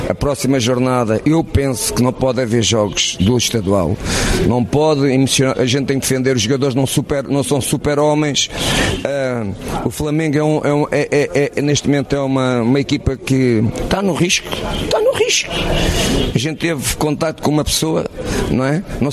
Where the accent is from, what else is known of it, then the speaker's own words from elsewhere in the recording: Portugal; eu sou português, sei muito, muito bem o que é que se está a passar em Portugal